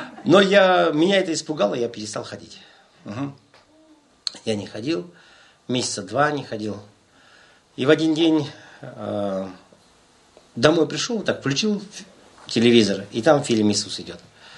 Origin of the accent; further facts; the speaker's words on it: Kazakhstan; и я впервые подумал, что я казах, вот по-настоящему посидел, так подумал, ага, но я язык не знаю